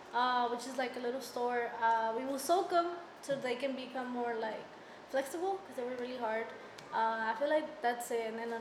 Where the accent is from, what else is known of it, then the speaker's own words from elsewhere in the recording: Zacatecas, Mexico; now in San Antonio, United States; I am from San Antonio, Texas, originally from Zacatecas, Mexico.